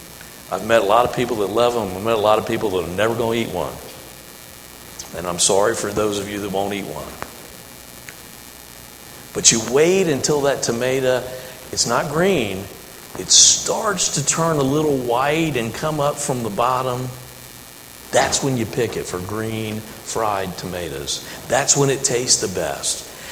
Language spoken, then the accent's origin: English; Norfolk, Virginia, United States; I grew up in Norfolk. I don't know how you pronounce it.